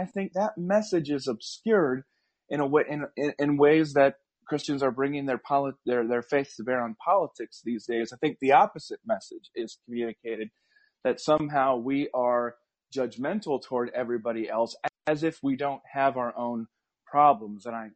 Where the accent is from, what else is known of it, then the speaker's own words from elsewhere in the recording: South Dakota, United States; I mean, I can think of different times growing up in South Dakota in a pretty politically diverse environment